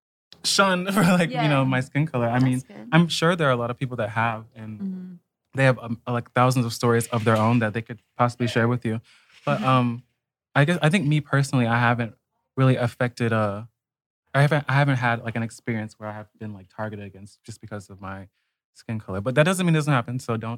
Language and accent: English; United States; No, actually, when I was in high school here, I'm a foreigner. I'm African American and I used to wear like a uniform.